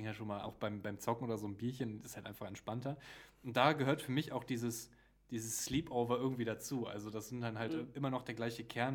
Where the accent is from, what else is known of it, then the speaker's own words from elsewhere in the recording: North Rhine-Westphalia, Germany; wir sind alle hier so in der Nähe von Düsseldorf groß geworden